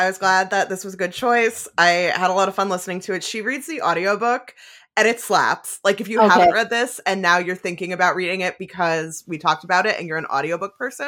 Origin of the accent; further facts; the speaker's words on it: New Jersey, United States; I'm not Italian, but I grew up in New Jersey.